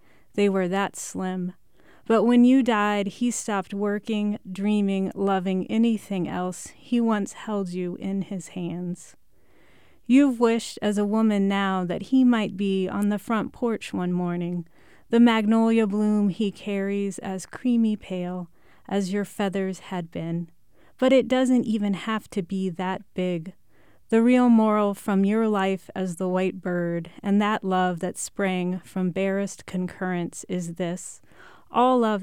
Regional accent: Virginia, United States; also born or lived in Texas; I did, yes. Well, I grew up in Texas first, and then we moved to Virginia when I was a little bit older.

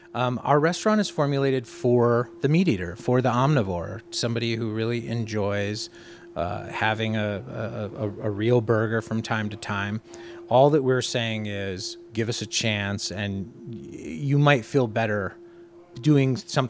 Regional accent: Chicago, Illinois, United States; I grew up in Chicago. I was a meat-eating kid, pretty normal.

